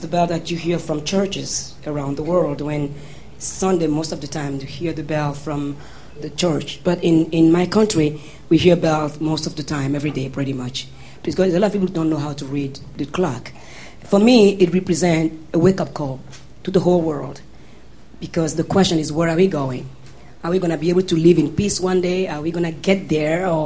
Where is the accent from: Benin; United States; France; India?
Benin; When I was growing up in Benin and I was listening to … Philly Sound, Stax Sound, all of those people, and the … on top of it. Benin is a French-speaking country.